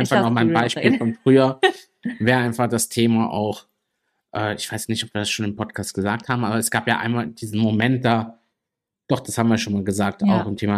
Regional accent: Italy; ich bin ein sehr temperamentvoller Mensch, ich bin Italiener.

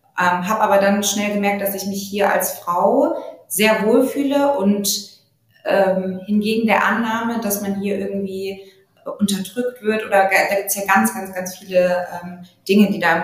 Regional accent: Munich, Bavaria, Germany; now in Berlin, Germany; Ich komme aus München. Ich habe auch in München studiert, bin danach nach dem abgeschlossenen Studium nach Berlin gezogen

